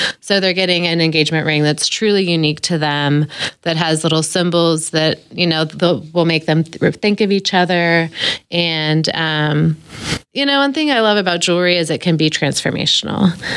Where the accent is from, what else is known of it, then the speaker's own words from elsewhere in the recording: Tulsa, Oklahoma, United States; growing up in Tulsa, I would ride my bike downtown because I lived in Kendall Whittier and I'd ride my bike down to the Central Library.